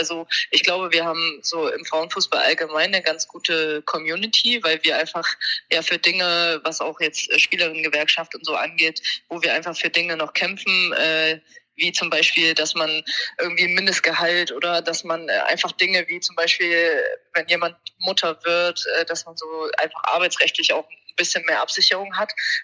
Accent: Thuringia, Germany; also born or lived in Halle; now in Bremen, Germany; ich komme gebürtig ja nicht aus Bremen, sondern aus Thüringen, aus der Nähe von Jena und meine Familie Halle. Und meine, genau, in Halle bin ich geboren, habe da aber nie gelebt, habe immer in der Nähe von Jena gelebt

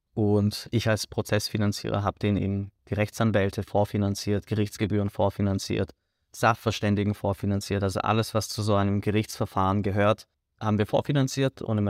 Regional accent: Germany; moved away as an adult; now in Vienna, Austria; Also ich habe damals, ich wohne ja erst seit knapp 8 Jahren in Österreich und in Wien. Ich komme aus Deutschland.

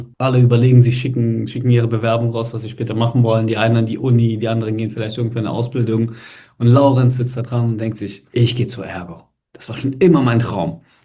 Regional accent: Schwäbisch Gmünd, Baden-Württemberg, Germany; bei uns in der Gegend aus Schwäbisch Gmünd, wo ich herkomme.

